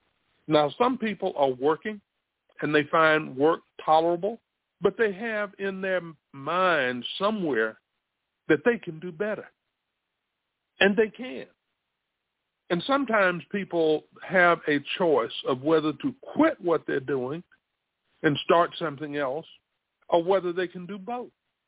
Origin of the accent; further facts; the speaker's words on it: South Carolina, United States; I'm from South Carolina.